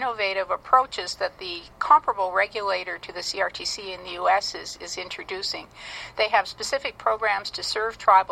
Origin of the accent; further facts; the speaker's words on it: Canada; moved away as an adult; now in United States; I'm actually originally from Canada, and I had worked in the Canadian North and remote Northern Ontario as well, and now I'm back working in Alaska.